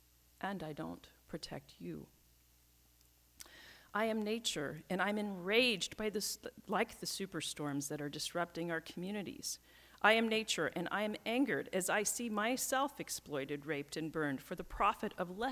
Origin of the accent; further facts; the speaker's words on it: Ohio, United States; The dawn chorus of birdsong that once greeted my ears each morning as a child growing up in Ohio filled me with life and energy for a new day.